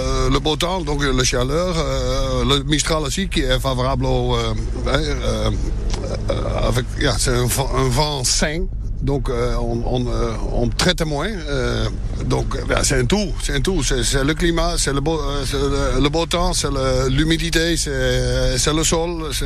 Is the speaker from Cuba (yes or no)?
no; Netherlands; French is a second language; Après avoir récolté le bulbe, ça tout est repatrié chez moi en Hollande.